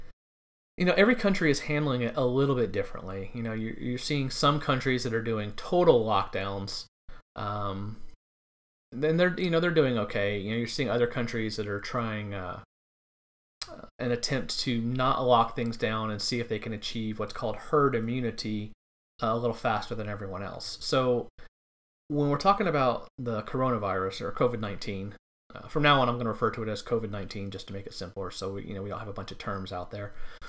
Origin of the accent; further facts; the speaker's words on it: Texas, United States; Well, I am originally from Southeast Texas, born and raised in an area called the Golden Triangle.